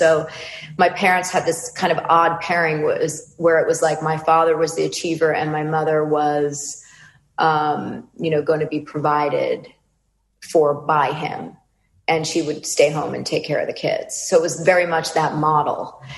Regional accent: Westchester, New York, United States; Okay, well, I was raised in Westchester, New York

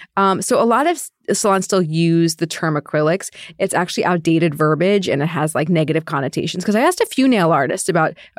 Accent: New Jersey, United States; I'm from New Jersey. I can say these things.

